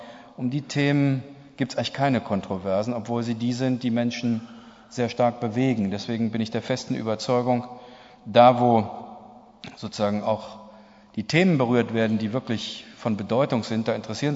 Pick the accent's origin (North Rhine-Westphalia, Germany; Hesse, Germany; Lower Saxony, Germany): North Rhine-Westphalia, Germany; Recklinghausen; also born or lived in Oer-Erkenschwick; Immerhin habe ich wesentliche Schandtaten meiner Jugend in Recklinghausen und in Oer-Erkenschwick vollbracht. Von daher ist mir das nicht völlig fremd.